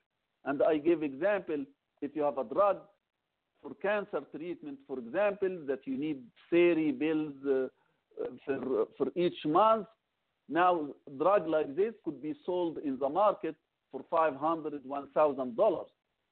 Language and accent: English; Egypt; English is a second language; moved away as an adult; now in United States; I am originally from Egypt, migrated here.